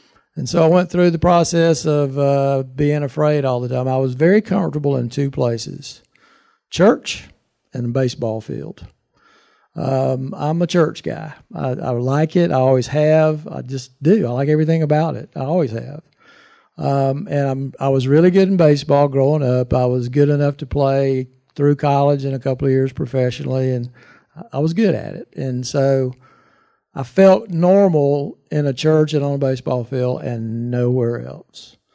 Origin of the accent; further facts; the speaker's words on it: Columbus, Georgia, United States; born there; So here we go. I was born in Columbus, Georgia.